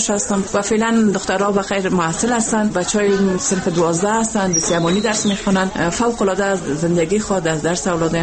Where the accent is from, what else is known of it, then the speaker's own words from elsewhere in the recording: Afghanistan; من خودم افغانی هستم